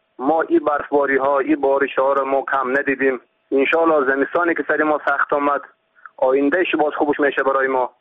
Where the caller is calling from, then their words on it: Farshkan, Sar-e Pol, Afghanistan; از قریه فرشکان ولسوالی سنجارک ولایت سریپول می باشم.